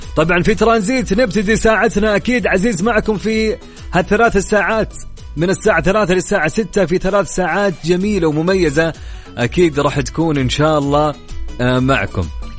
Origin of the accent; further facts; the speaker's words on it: Riyadh, Riyadh Province, Saudi Arabia; الأجواء عندنا في الرياض يا جماعة نسمة الهواء حارة فعليا